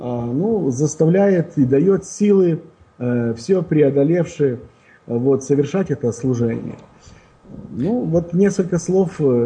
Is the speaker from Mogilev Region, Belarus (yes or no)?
no; Brest, Brest Region, Belarus; moved away as an adult; now in United States; Родился я в Белоруссии, в городе Бресте.